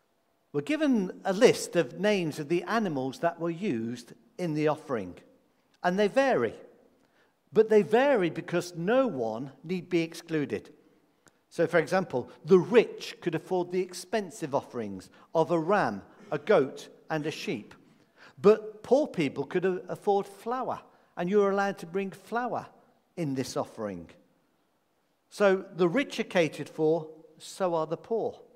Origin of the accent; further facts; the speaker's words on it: Midlands, United Kingdom; Now, I grew up in the Midlands. I might still have a little bit of my accent. Most of it tends to have gone. When I go back home now, they call me a southerner, a southern softy.